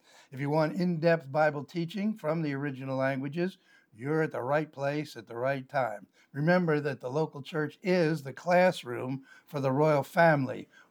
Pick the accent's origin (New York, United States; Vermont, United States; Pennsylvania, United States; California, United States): Pennsylvania, United States; You see, I'm from Pennsylvania, and I graduated Penn State University for my undergraduate.